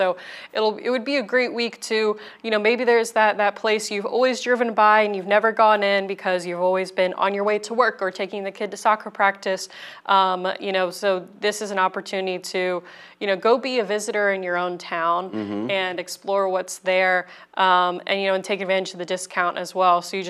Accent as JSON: {"language": "English", "region": "Pennsylvania", "country": "United States", "tie": "born or raised there", "said": "my own hometown where I grew up in Chester County"}